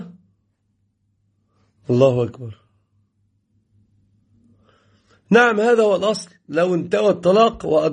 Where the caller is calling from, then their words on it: Casablanca, Casablanca-Settat, Morocco; أنا المغرب من الدار البيضاء.